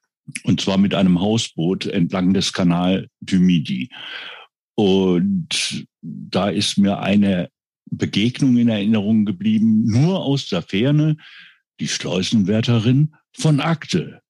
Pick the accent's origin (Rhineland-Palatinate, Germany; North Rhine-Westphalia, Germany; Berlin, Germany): North Rhine-Westphalia, Germany; Heiligenhaus; also born or lived in Kettwig; bin jetzt 67 Jahre alt. Ich stamme ursprünglich aus dem Niederbergischen, bin in Heiligenhaus aufgewachsen, habe im Fellbad Abitur gemacht und geboren bin ich in Kettwig, was heute zu Essen gehört.